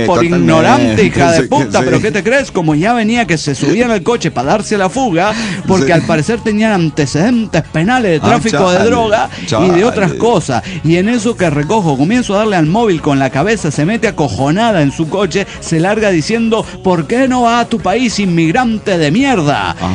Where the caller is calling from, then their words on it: Tuxtla Gutiérrez, Chiapas, Mexico; Hola, soy … de Tuzla Gutiérrez, Chiapas, México.